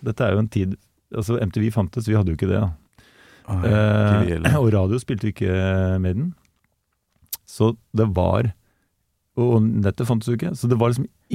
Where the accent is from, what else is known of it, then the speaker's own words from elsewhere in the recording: Gjøvik, Innlandet, Norway; also born or lived in Oslo; Jeg vokste opp, du sier bygda, jeg ble født i Oslo, men jeg vokste opp på Gjøvik.